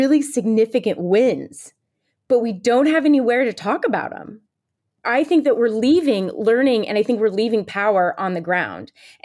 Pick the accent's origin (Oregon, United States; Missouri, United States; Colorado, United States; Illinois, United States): Missouri, United States; I was born and raised in Missouri. I went to journalism school there